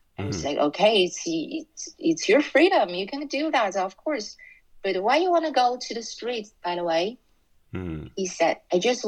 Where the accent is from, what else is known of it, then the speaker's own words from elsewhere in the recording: China; born there; English is a second language; Sorry, I was born in China